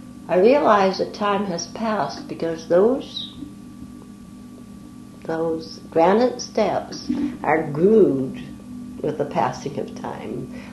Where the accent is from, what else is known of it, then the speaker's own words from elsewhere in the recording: Victoria, British Columbia, Canada; Yes, I was born in Victoria. Six brothers and a sister, we were born right opposite Victoria High School.